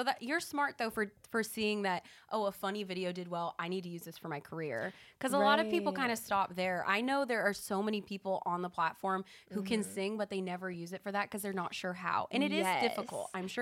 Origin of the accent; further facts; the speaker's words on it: Arizona, United States; now in Nashville, United States; because I'm from Arizona from a small town as well.